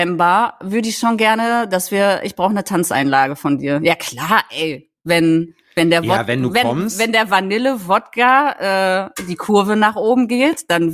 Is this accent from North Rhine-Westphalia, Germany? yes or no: yes; Recklinghausen, North Rhine-Westphalia, Germany; born there; ich komme ja gebürtig aus Recklinghausen, deswegen, unser Weg war ja kurz.